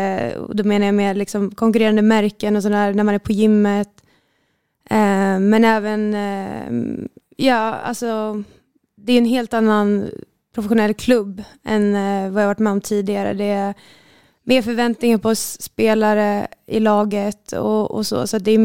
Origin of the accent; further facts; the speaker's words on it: Nyköping, Södermanland, Sweden; also born or lived in Linköping; now in Stockholm, Sweden; jag kom ju från början från Nyköping och sen spelade jag 5 säsonger i Linköping och sist kom jag nu från Vittsjö.